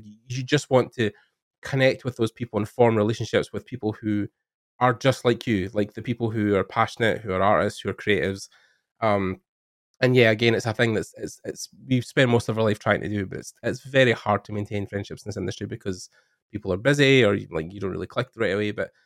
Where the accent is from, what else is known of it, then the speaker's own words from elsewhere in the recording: Scotland, United Kingdom; Growing up in Scotland, it's the same with me here.